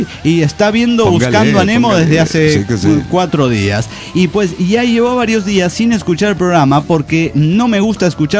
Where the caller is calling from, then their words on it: Guadalajara, Jalisco, Mexico; de Guadalajara, Jalisco, México.